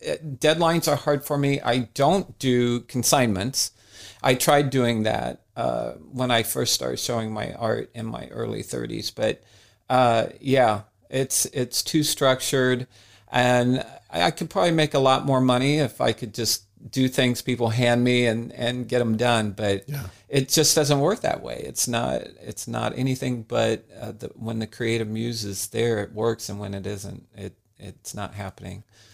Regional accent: Kansas City, Kansas, United States; also born or lived in Missouri; Yes, yes. I've always lived in Kansas City and was born in Kansas City, Kansas, in Wyandotte County.

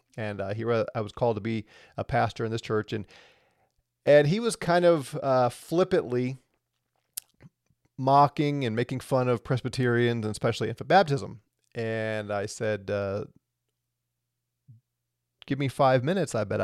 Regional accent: St. Louis, Missouri, United States; since I'm from St. Louis, I enrolled in Covenant Theological Seminary

